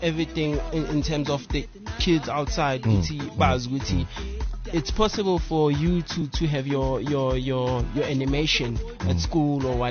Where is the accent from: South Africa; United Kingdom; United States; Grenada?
South Africa; Katlehong, Gauteng; Okay, me, I'm from the East. Katlehong is pretty team.